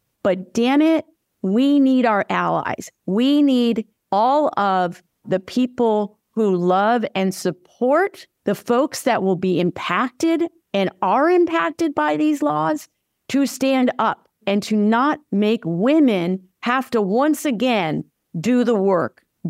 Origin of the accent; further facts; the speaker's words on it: Vermont, United States; my home state, which is, you know, a very left-leaning state, Vermont.